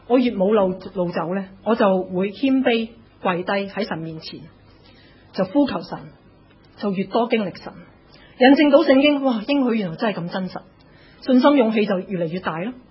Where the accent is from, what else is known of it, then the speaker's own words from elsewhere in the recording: China; 我们中国人呢会讲同床异梦，大家都听过。